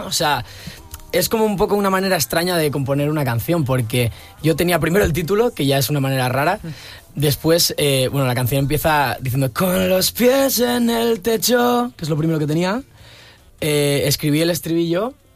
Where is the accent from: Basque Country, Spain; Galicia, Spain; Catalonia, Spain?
Basque Country, Spain; Zarautz; also born or lived in Bilbao; now in Asturias, Spain; me fui de Zarauz, de mi pueblo del País Vasco, a Bilbao, que está como a una hora. Y me fui allí a vivir y tal